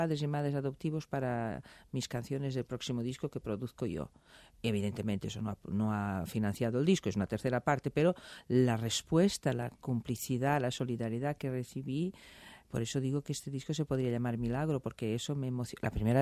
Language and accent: Spanish; Portugal; moved away as an adult; yo nací en Portugal y viví en Portugal hasta casi los 20 años, o sea, era mi música.